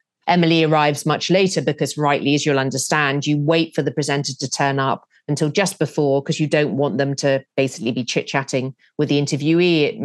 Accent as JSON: {"language": "English", "country": "United Kingdom", "said": "So we chatted about the weather, of course, being British."}